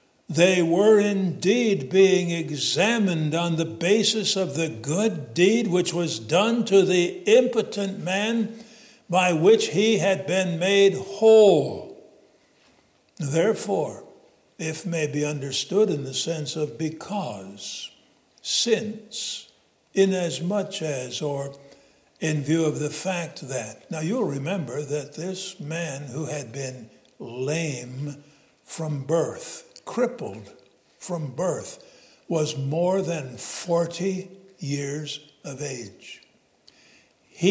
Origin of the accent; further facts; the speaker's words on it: Illinois, United States; now in North Carolina, United States; I never encountered this where I grew up in Illinois, but I've encountered it in North Carolina.